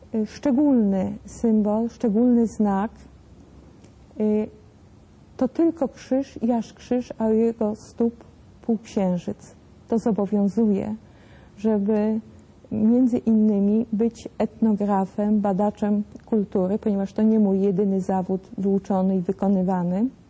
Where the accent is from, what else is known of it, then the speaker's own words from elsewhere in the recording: Greater Poland Voivodeship, Poland; Urodziłam się i wychowałam i wzrastałam w dwóch krainach geograficznych, historycznych i w dwóch obszarach kulturowych. Wielkopolska i Mazowsze. Mazowsze i Wielkopolska.